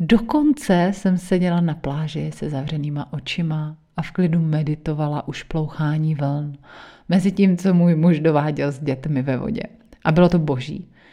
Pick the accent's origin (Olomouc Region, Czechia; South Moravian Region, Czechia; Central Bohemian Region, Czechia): South Moravian Region, Czechia; já pocházím z vinařské rodiny z Jižní Moravy. A nejenom, že jsem od malička chodila do vinohradu